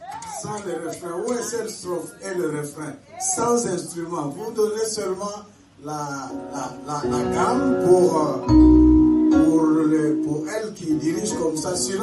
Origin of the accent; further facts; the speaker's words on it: DR Congo; Je suis de la République démocratique du Congo.